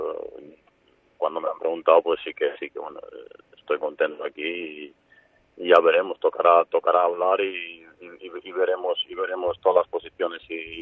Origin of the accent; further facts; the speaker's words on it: Belgrade, Serbia; born there; Spanish is a second language; moved away; serbio, nací en Belgrado, pero bueno, llevo mucho tiempo aquí